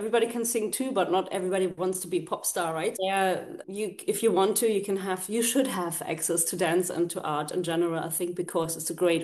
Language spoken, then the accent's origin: English; Germany; I'm from Germany